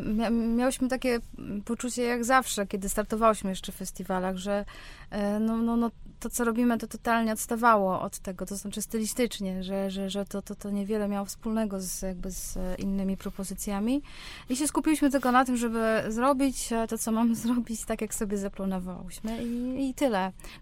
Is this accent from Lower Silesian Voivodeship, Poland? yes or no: yes; Głogów, Lower Silesian Voivodeship, Poland; no bo jesteśmy z Głogowa